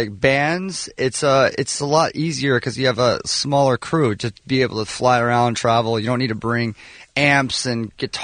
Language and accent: English; Los Angeles, California, United States; haven't played an LA show all year, so the LA show is by far my most meaningful show because this is my hometown.